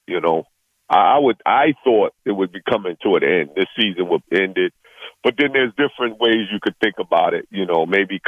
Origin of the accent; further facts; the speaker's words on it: New York, United States; I'm cool with it because I'm from New York.